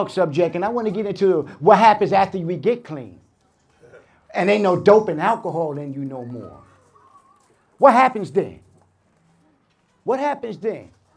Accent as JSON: {"language": "English", "town": "Brooklyn", "region": "New York", "country": "United States", "tie": "born or raised there", "lives_now": "Pennsylvania, United States", "said": "You know, I grew up in New York City. I'm from Brooklyn, you know. I didn't move to Pennsylvania until I had 9 years clean, right?"}